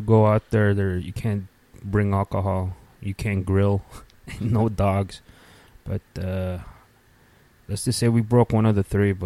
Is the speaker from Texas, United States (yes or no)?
no; Indiana, United States; And then I told her, like, we're from Indiana.